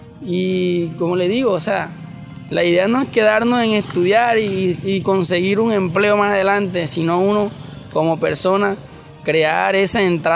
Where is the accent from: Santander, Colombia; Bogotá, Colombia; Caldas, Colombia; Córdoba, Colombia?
Córdoba, Colombia; Santa Cruz de Lorica; Sí, soy de Santa Cruz de Lorica, Córdoba. Pero en este momento estudio en la Universidad de Córdoba y resido en la casa universitaria.